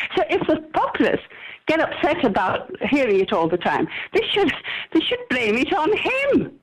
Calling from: Calgary, Alberta, Canada; in Calgary.

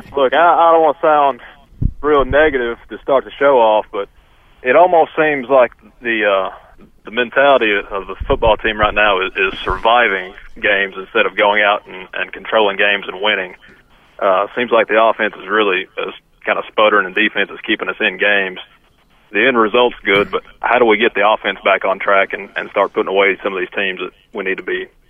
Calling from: Dickson, Tennessee, United States; from Dixon, Tennessee.

